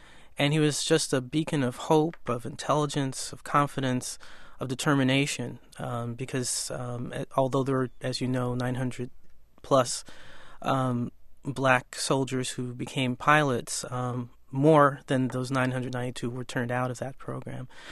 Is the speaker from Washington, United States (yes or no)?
no; Chicago, Illinois, United States; I grew up in Chicago in the 1960s and 70s